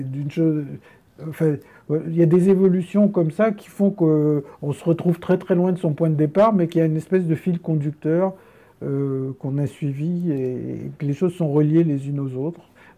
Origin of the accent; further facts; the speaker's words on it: Algeria; born there; je suis né en Algérie